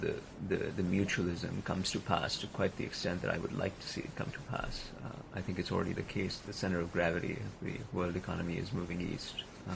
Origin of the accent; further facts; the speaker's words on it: India; To me, as a child growing up in India, it was inconceivable that he would do business with China.